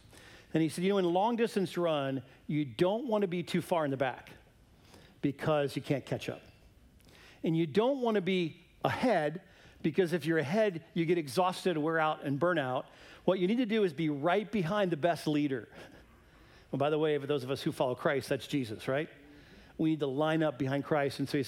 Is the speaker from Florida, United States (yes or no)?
no; Ohio, United States; I grew up in Ohio in an area where there are a lot of Amish.